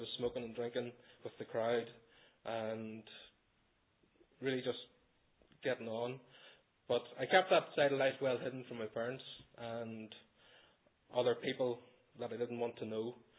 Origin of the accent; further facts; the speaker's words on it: Bessbrook, Northern Ireland, United Kingdom; I was born in August 1977 and brought up by saved parents just outside the small village of Bessbrook in South Armagh. My dad was a pig farmer and my mum looked after the family home.